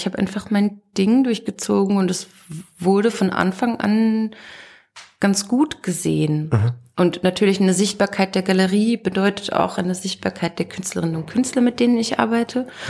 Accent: Vorarlberg, Austria; Vor allem ich komme aus dem Montafon, ist ein Tal, ein kleines Tal.

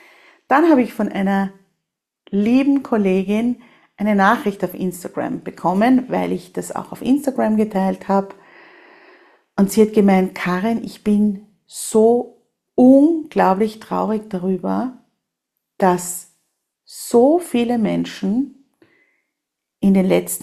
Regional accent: Austria; Was nichts kostet, ist nichts wert, sagt man bei uns in Österreich.

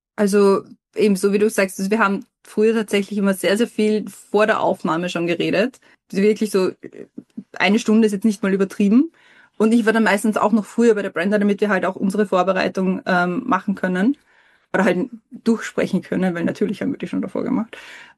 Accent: Vienna, Austria; Ich bin halt in Simmering aufgewachsen. Ich bin nicht in Simmering geboren oder halt, aber mit 5 Jahren nach Simmering gezogen. Und das ist halt eine sehr eigene Kultur auch, in der man da groß wird.

